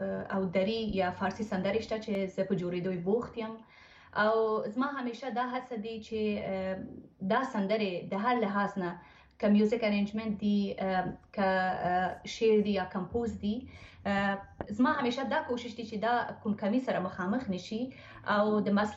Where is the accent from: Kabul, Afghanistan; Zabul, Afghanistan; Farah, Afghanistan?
Kabul, Afghanistan; born there; زما پلار د لغمان ولایت څخه دي مور مې د کندهار دي زه په کابل کې زیږیدلې یم او اوس هم خپل کورنۍ سره چې زما پلار دي مور دی ورورونه دی او خورونه دی ماشاءالله دوی سره زه په کانادا کې اوسېږم په تورنټو ښار کې